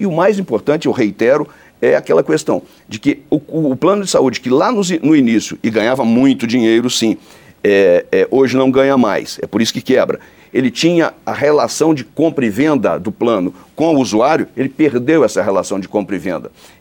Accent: Manhumirim, Minas Gerais, Brazil; lá em Alto Caparaó, lá em Manhumirim, na minha cidade

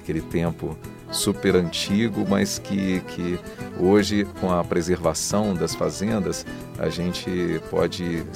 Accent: Muqui, Espírito Santo, Brazil; Eu sou natural de Muqui, um município pequeno no sul do estado, com aproximadamente 15 mil habitantes, uma cidade que já tem 107 anos.

